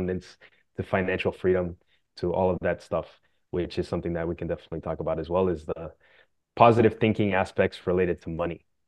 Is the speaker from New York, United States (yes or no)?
no; Miami, Florida, United States; also born or lived in Brazil; I was born in Brazil, grew up in Miami, and now I write books for a living